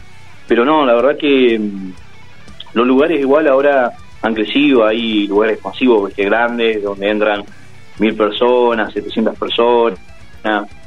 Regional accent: Neuquén, Argentina; Nosotros somos de acá, de Neuquén, capital. De acá, de la Capi. Así que bien al sur, con bastante calor hace hoy.

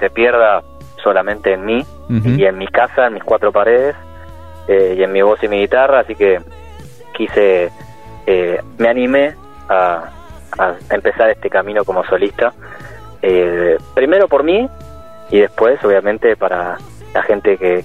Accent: Buenos Aires, Argentina; Bueno, yo soy de Buenos Aires.

